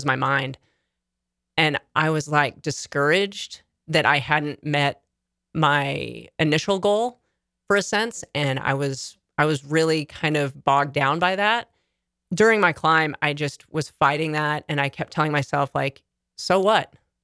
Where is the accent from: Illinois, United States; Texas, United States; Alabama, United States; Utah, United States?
Utah, United States; I mean, I'm from Utah, so I'm acquainted with elevation.